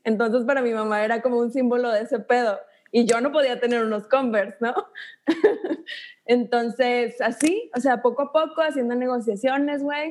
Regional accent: Mexico; Digo, como mexicanos era lo que estaba a nuestro acceso más.

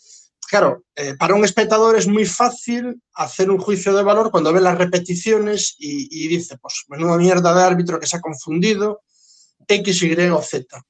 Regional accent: Galicia, Spain; iba a votar por lo que era de mi tierra

